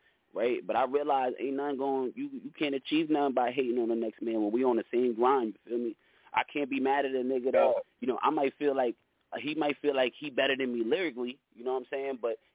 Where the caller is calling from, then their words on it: Yonkers, New York, United States; I'm live here from Yonkers, New York. You already know how we do. We get crazy up here